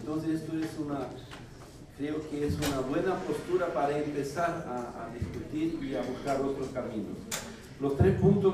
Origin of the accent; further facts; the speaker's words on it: Brazil; vengo de Brasil y estoy acá en el Foro Social Mundial